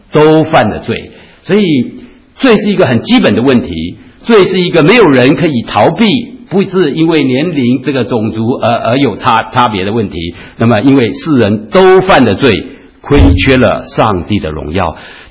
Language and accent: Chinese; China; 那么我们中国人当然对于这个罪还有一些更多的这个理解哈